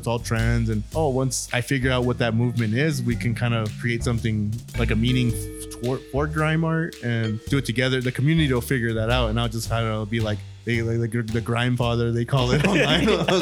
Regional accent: San Bernardino, California, United States; growing up in San Bernardino, skateboarding all around the IE, this was just kind of like how we talked

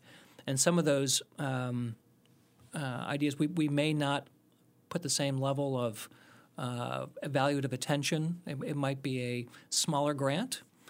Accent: Ohio, United States; also born or lived in Iowa / Boston; I was born in Iowa and grew up in Ohio. So I'm a Midwestern guy.

